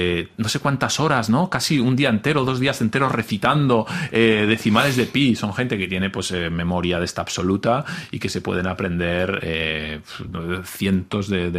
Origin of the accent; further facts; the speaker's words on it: Catalonia, Spain; tampoco sé si porque soy catalán, aunque sin duda la lengua ayuda, ¿no?